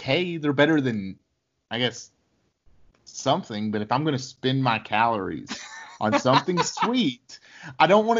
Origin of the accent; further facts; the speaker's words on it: United States; But I'm an American.